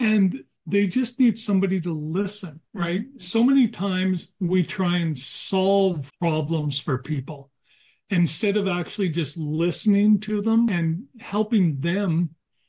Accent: Edmonton, Alberta, Canada; I'm from Edmonton, Alberta, Canada. So coming from a different part of the world.

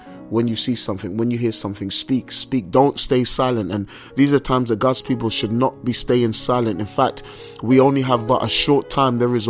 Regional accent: England, United Kingdom; as you can tell by my accent, I live in London, England. I'm an Englishman

